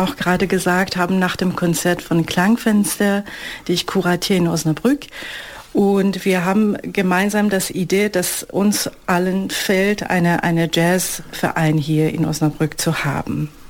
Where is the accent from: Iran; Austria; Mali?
Iran; now in Germany; Ich komme aus dem Iran und mein Name ist ein persischer Name.